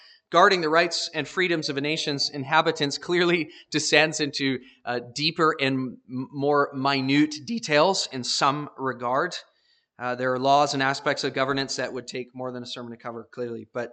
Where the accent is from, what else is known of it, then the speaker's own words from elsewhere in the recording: Canada; We as Canadian people have become far more and more and more reliant on the state to take care of us, to govern matters of life.